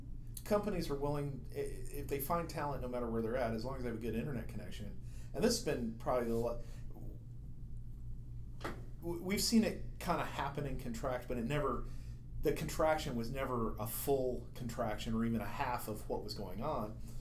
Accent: United States; now in Ohio, United States; as a kid, I felt a lot more proud of being an American than I do today.

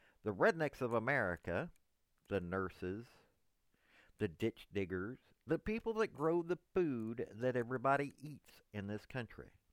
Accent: Tennessee, United States; I'm from East Tennessee. I'm from Southeast Tennessee. Well, I was born in Middle Tennessee, but I grew up in East Tennessee, Southeast Tennessee.

